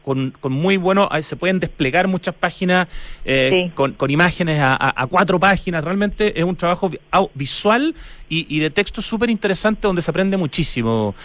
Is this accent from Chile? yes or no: yes; Santiago, Santiago Metropolitan Region, Chile; esta información que no es tan obvia para los que somos santiaguinos y tan centralistas